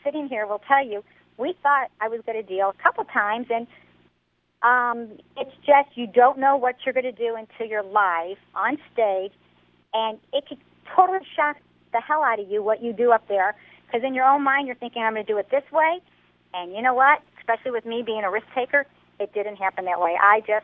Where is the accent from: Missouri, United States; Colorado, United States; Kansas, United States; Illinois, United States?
Missouri, United States; St. Louis; I'm just curious. I'm from St. Louis. I'm a career person.